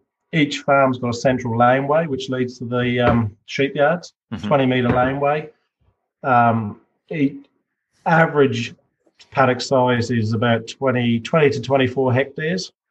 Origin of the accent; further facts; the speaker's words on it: Hereford, West Midlands, United Kingdom; growing up in Hereford, going to Radnor, and then this, it's huge